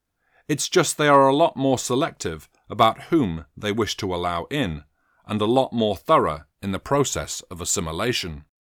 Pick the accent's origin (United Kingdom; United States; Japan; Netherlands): United Kingdom; England; now in Australia; I myself am not an Australian. I am English. I have been granted full Australian citizenship